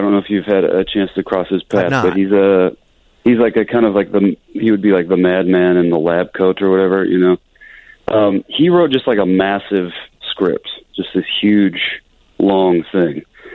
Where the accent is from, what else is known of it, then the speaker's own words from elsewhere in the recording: Denver, Colorado, United States; Denver, Colorado.